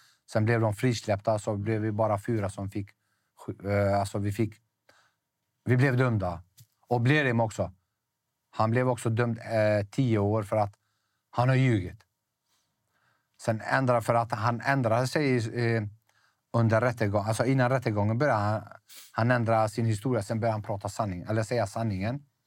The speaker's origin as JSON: {"language": "Swedish", "country": "Sweden", "tie": "born or raised there", "said": "som svensk medborgare, alltså jag som svensk, om jag säger så, för jag är uppväxt i Sverige."}